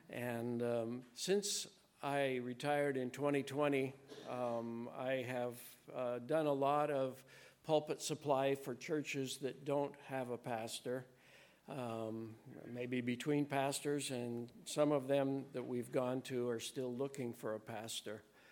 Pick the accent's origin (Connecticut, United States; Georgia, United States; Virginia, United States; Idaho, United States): Idaho, United States; I am originally from Idaho, and I grew up in southern Idaho. I was number six of seven kids